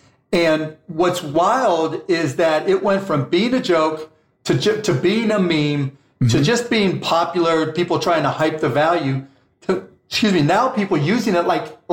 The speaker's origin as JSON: {"language": "English", "town": "Pittsburgh", "region": "Pennsylvania", "country": "United States", "tie": "born or raised there", "said": "So it was a guy named Mario Mendoza who played for my hometown Pittsburgh Pirates."}